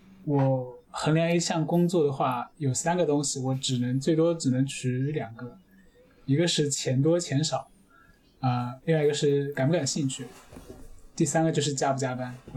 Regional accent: Zhejiang, China; 我因为我老家在浙江，然后可能有一个潜在想法是说，因为离家近点的话

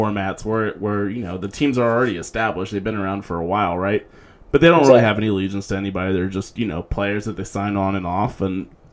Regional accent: Atlanta, Georgia, United States; From Atlanta.

